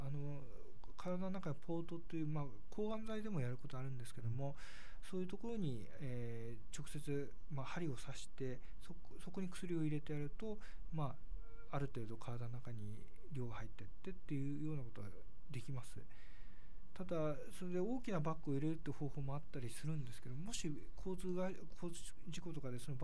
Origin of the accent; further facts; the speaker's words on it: Chiba, Japan; 僕自身も千葉県出身ですし